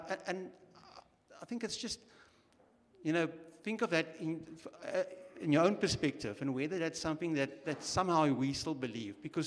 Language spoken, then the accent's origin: English; Durban, KwaZulu-Natal, South Africa; I'm on the wrong side of 50, so I'm a proper old South African, you know. And I grew up in Durban